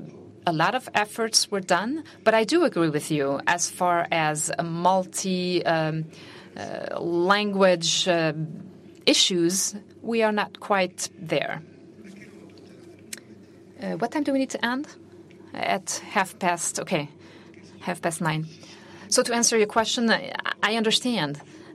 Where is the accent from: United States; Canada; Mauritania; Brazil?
Mauritania; I come from Mauritania.